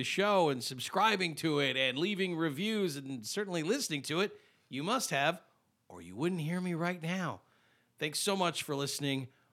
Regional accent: Midwest, United States; See, if I moved to Florida, I would expect to have a gator in the garage, and I'm from the Midwest.

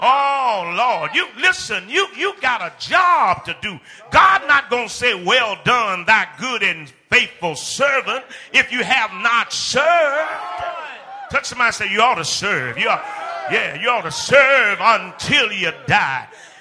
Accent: Danville, Virginia, United States; But the old preacher in my hometown, Danville, Virginia, used to say

